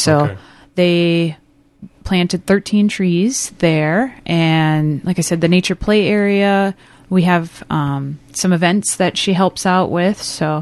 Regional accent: Minnesota, United States; I grew up in the country in Chisago County on a horse ranch.

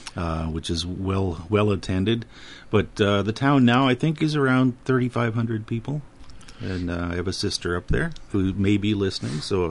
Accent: Mora, Minnesota, United States; born there; I was born in Mora, Minnesota.

